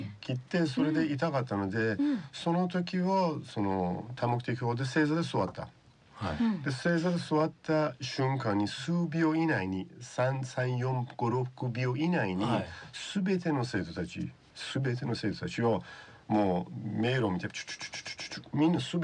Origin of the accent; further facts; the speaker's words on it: Tehran, Tehran Province, Iran; now in Japan; イラン・ペルシャ出身なので、首都テヘランですね。